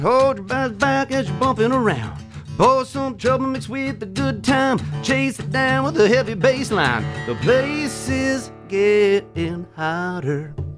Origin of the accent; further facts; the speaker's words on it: St. Louis, Missouri, United States; So growing up in St. Louis was wonderful.